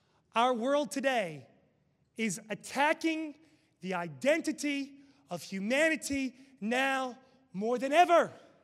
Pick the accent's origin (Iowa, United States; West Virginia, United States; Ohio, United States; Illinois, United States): West Virginia, United States; Well, I'm a hillbilly. I self-identify as a hillbilly. I'm from West Virginia.